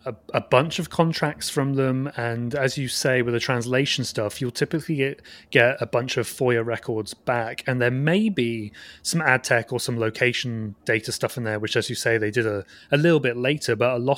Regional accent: United Kingdom; Yeah, I think I'm at a disadvantage in that I'm coming in as a British person, and also I'm just really bad at pronouncing stuff.

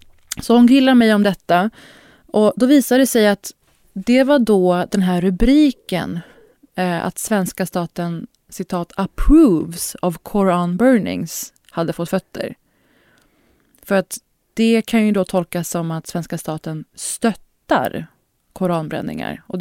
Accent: Sweden; Och när det kom på tal att jag är svensk, då vändes en sån negativ energi mot mig.

